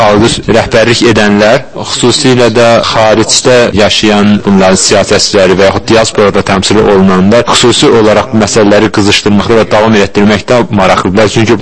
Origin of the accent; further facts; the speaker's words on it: Austria; Mən özüm Avstriyalıyam